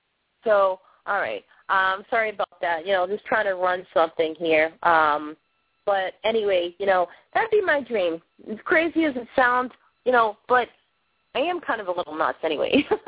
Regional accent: Boston, Massachusetts, United States; accent: Boston; I've lived in and around the inner cities of Boston my whole life. So even out of all my friends, my accent is like the thickest.

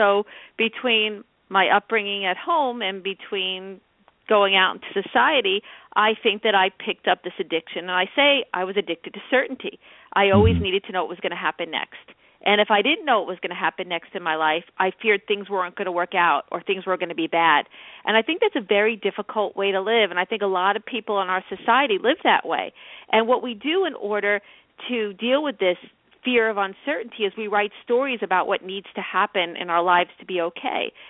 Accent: New York, United States; Well, I had a pretty nice childhood. I grew up on Long Island. I had a loving, caring family, but they were worriers.

